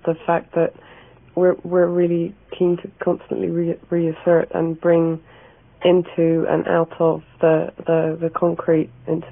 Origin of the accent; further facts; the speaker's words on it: Netherlands; English is a second language; moved away as an adult; now in London, United Kingdom; I've lived here now for 9 years, so that's why I don't sound very Dutch anymore.